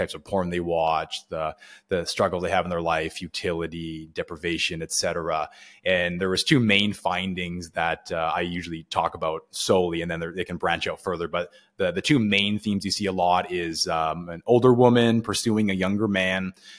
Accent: Maple Ridge, British Columbia, Canada; also born or lived in Coquitlam; now in Halifax, Canada; I'm from Maple Ridge, British Columbia, near Vancouver. When I moved to Halifax, I was living in Coquitlam, so I don't know where you're

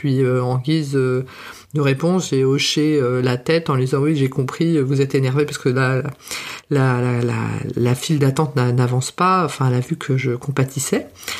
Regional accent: France; j'en disais pas, non, je suis française, moi pas comprendre, ou parler moins vite

